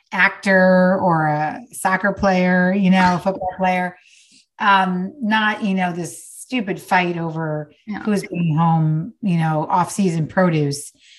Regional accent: New York, United States; now in Los Angeles, United States; I'm from New York, but I live in LA now.

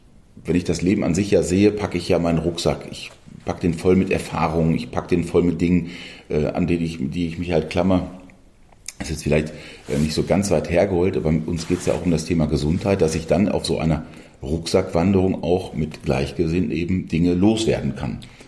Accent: Datteln, North Rhine-Westphalia, Germany; ich komme jetzt eher aus Datteln, Erkenschwick, ehemalige Zechenstätte

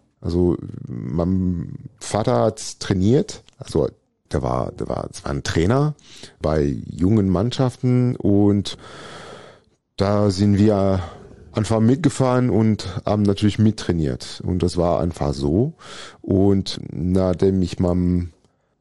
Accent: Valence, Auvergne-Rhône-Alpes, France; German is a second language; Also ich groß gewachsen bin ich mal im Süden von Valence, da wo ich geboren bin.

